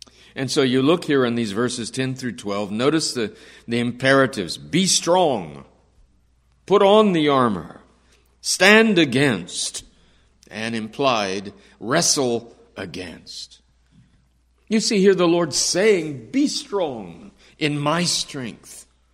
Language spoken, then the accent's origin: English; Texas, United States; I've told you as a Texan, I always think of a cactus.